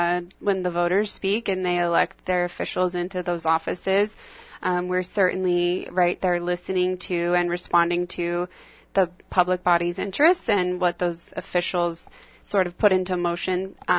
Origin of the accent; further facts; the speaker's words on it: Idaho Falls, Idaho, United States; Southeast corner. I was born and raised Idaho Falls, and then I graduated from Boise State, which is southwest corner.